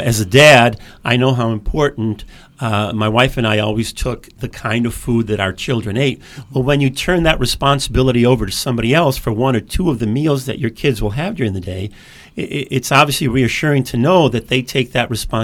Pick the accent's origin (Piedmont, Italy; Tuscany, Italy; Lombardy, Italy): Tuscany, Italy; Lucca; a video of my hometown in Italy called Lucca.